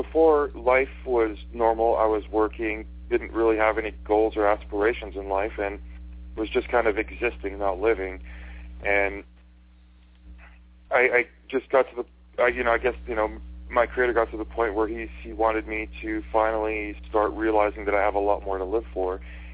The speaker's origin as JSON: {"language": "English", "town": "Fort McMurray", "region": "Alberta", "country": "Canada", "tie": "born or raised there", "said": "I'm born and raised in Fort McMurray, Alberta. I'm a Miccosukee Cree First Nation, Native American"}